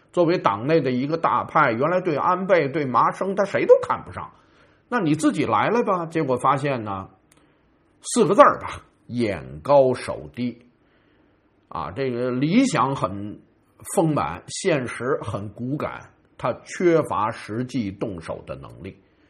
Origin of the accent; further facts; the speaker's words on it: New Zealand; 我们新西兰人都没人敢发这类似的这种信件